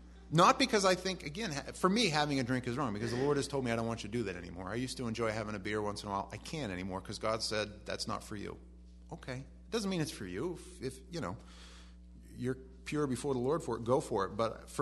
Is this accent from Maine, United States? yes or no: yes; East Millinocket, Maine, United States; I grew up going around East Millinocket with a pillowcase getting candy